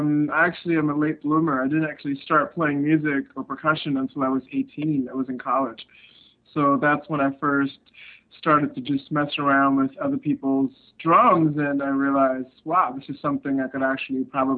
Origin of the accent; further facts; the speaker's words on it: India; also born or lived in Middle East / Australia; I grew up not only in India, but like I would spend time in the Middle East, spent time growing up in like Australia, in different parts of Asia